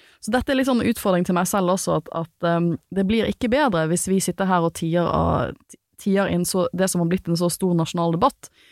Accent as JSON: {"language": "Norwegian", "region": "Western Norway", "country": "Norway", "tie": "born or raised there", "said": "jeg har ikke vokst opp i en del av Norge, jeg har vokst opp på Vestlandet"}